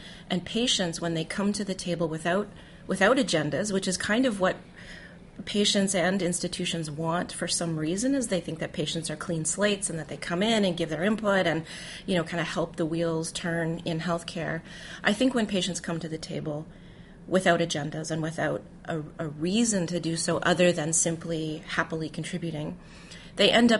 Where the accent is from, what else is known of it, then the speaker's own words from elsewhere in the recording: Canada; I'm Canadian, and that's how we refer to it in Canada